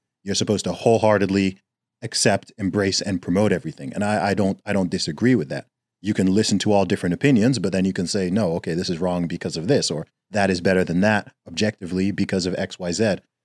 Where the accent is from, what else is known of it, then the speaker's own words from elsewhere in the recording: Saudi Arabia; I grew up in Saudi Arabia